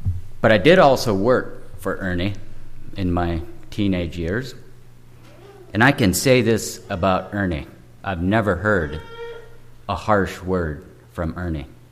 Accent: South Carolina, United States; I am from Whispering Pines Mennonite Church, and we are from South Carolina.

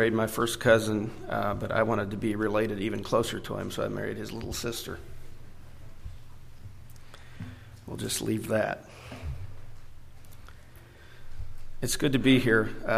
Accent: Oklahoma, United States; I am from Eastern Oklahoma.

